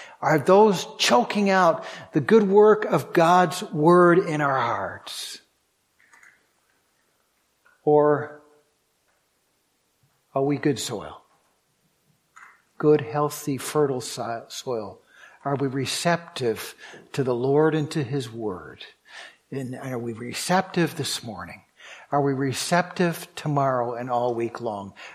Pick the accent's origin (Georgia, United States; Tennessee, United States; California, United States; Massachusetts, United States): Massachusetts, United States; I grew up near Cape Cod. You know what the soil was like there?